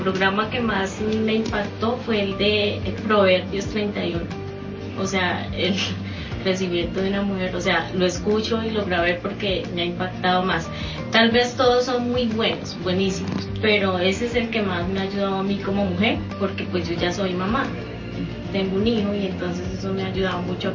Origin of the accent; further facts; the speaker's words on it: Colombia; soy colombiana